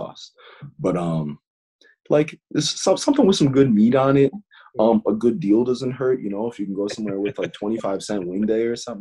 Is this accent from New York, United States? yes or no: yes; Buffalo, New York, United States; And like, I think just growing up in Buffalo has a lot to do with it. Buffalo is it's a cold, tough city.